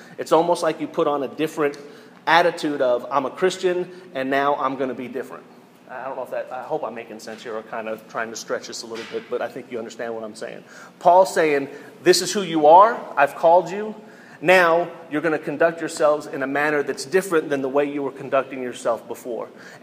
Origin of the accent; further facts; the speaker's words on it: New York, United States; I was going to use the New York Yankees because I'm a New Yorker